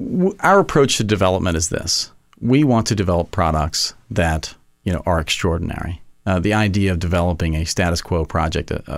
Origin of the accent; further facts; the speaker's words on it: Jackson, Mississippi, United States; moved away as an adult; So grew up in Jackson, Mississippi, which is deep south. I was there until I was 18, moved away, and have been in the kind of mid-northeast corridor ever since.